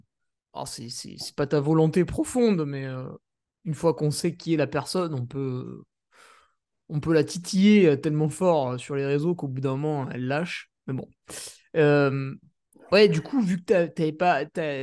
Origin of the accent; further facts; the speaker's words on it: Auvergne-Rhône-Alpes, France; En tant que bon Savoyard, si on te demande 1 euro de trop, ça énerve.